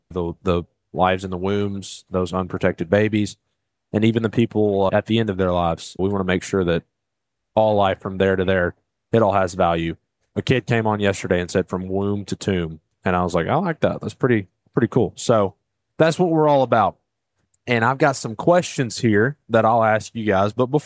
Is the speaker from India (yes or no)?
no; the South, United States; I'm from the South, and it was kind of like, wow, there's a lot of Lutherans here.